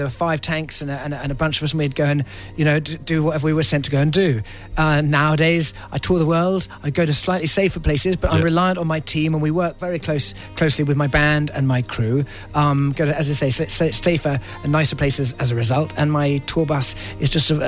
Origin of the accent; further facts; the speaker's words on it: United Kingdom; I'm ex-army, he's ex-army, we're British, we're male